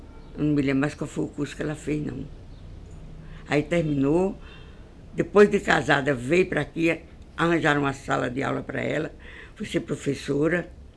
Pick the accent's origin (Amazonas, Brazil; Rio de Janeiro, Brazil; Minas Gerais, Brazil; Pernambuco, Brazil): Pernambuco, Brazil; Maracaípe; born there; A gente saía de Maracaípe, que foi onde eu nasci